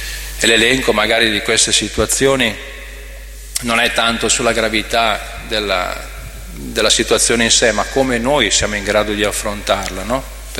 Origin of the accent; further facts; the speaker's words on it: Sardinia, Italy; now in Lombardy, Italy; io vengo dalla Sardegna, poi negli anni 60 si usava migrare a nord per poter lavorare, per cui poi la mia vita è stata qui in Lombardia.